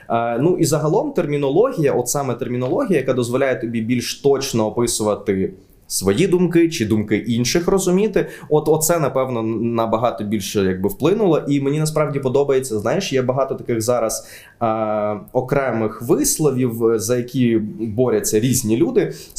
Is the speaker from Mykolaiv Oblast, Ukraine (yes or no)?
yes; Mykolaiv, Mykolaiv Oblast, Ukraine; я ж з Миколаєва, типу